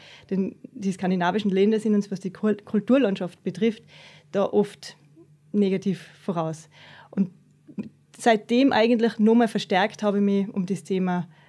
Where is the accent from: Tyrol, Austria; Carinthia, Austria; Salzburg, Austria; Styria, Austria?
Tyrol, Austria; ich bin aus Tirol, wie du schon gesagt hast.